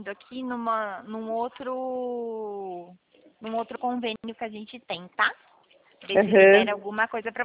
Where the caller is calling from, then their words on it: Rio Claro, São Paulo, Brazil; Sim, eu falo de Rio Claro, porque todas as nossas negociações são online. Eu falo do estado de São Paulo